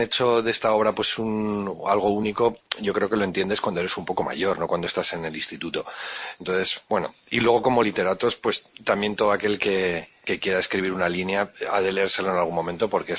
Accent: Logroño, La Rioja, Spain; pero ¿cómo demonios alguien compra el mío si soy de Logroño?

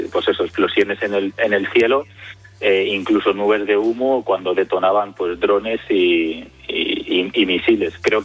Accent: Spain; now in United Arab Emirates; a mí como español pues me sorprende porque no sé cómo sería la situación si estuviésemos en España

